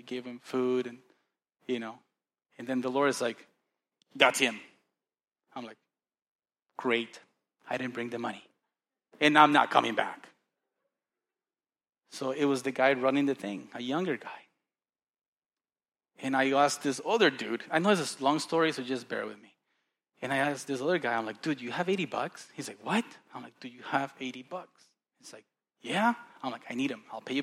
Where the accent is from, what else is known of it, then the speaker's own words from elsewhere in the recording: Costa Rica; I was born and raised in Costa Rica, a third world country, and I've seen poor people.